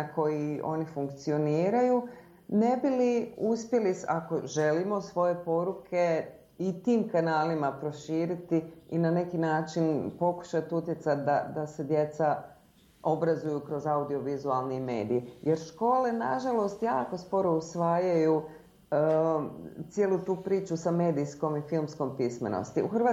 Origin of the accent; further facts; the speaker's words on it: Bosnia & Herzegovina; now in Zagreb, Croatia; odrasla sam u Bosni i za vrijeme rata sam se preselila u Zagreb.